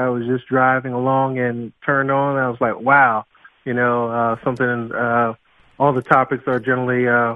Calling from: Easton, Maryland, United States

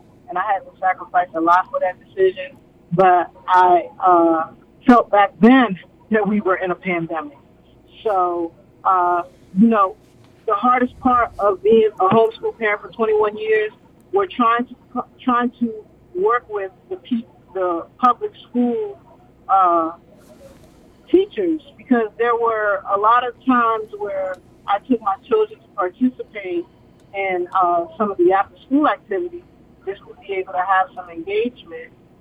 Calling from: Maryland, United States; So I'm calling from Montgomery County, and what I wanted to know was what was Dr. Monica Goldstein planning on doing once she's retired?

